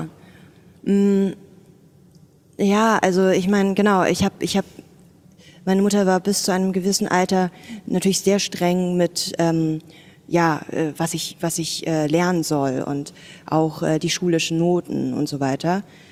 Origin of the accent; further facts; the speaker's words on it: Berlin, Germany; Gebürtige Berlinerin.